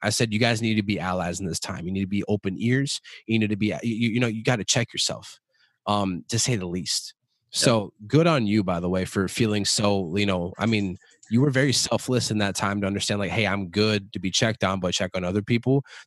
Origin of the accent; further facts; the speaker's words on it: Minneapolis, Minnesota, United States; I used to be homeless growing up in North Minneapolis, man, like in a box type shit with my mom.